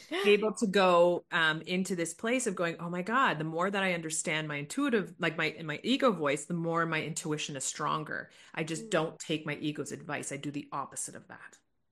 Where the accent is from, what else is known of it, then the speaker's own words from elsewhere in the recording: Canada; So I am Canadian, eh? So, and I do live in Canada, which most people do. People think I spend a lot of time in California, but I do live in Canada.